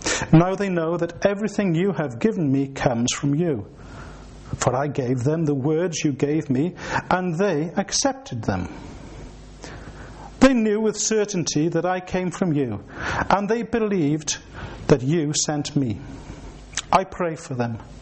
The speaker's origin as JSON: {"language": "English", "region": "Wales", "country": "United Kingdom", "said": "as a Welshman, not just a Welshman, but as someone from South Wales who lived on the Gower, summer holidays would frequently be down on the Gower beaches."}